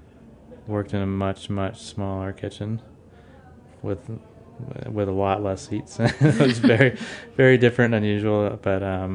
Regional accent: New Orleans, Louisiana, United States; So I'm from New Orleans, so obviously I have a good bit of that cuisine in my blood.

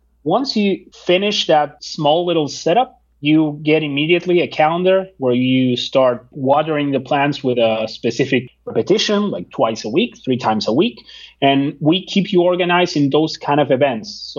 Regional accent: Argentina; English is a second language; now in United States; I'm from Argentina and I've traveled around the world.

